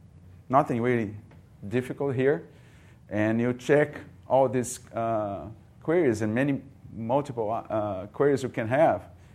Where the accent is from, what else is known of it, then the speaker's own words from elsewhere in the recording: Rio de Janeiro, Brazil; English is a second language; I come from some place, interesting place now, hot place. I come from Brazil, Rio, Catholic University of Rio. So this is in down below, South America.